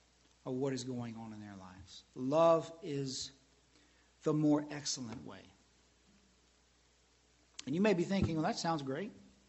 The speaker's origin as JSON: {"language": "English", "region": "the South", "country": "United States", "said": "I like grits. I'm from the South."}